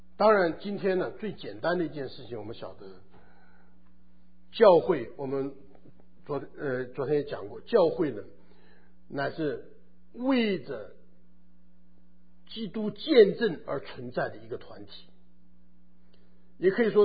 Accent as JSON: {"language": "Chinese", "country": "China", "said": "我们中国人喜欢这个东西的"}